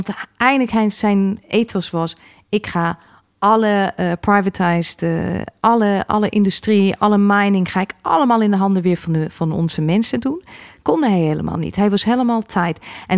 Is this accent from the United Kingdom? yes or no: yes; England, United Kingdom; Dus ik ben in Engeland geboren en opgegroeid.